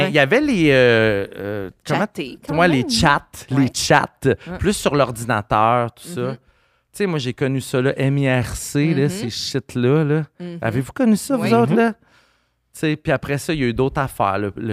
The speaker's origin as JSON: {"language": "French", "town": "Rimouski", "region": "Quebec", "country": "Canada", "said": "Mon père a 80, ma mère a 75, je suis de Rimouski."}